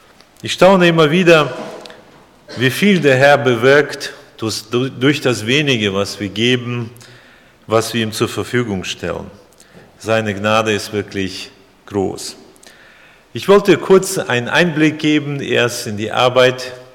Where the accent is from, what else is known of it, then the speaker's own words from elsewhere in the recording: Kazakhstan; now in Germany; Damals, als ich bin in Kasachstan groß geworden und 1977 sind wir nach Deutschland gekommen